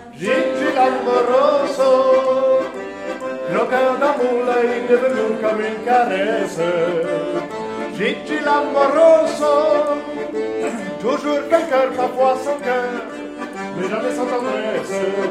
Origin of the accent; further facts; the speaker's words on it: Italy; French is a second language; J'ai dû le remarquer parfois, mon accent travaillait un petit peu. Je suis italien.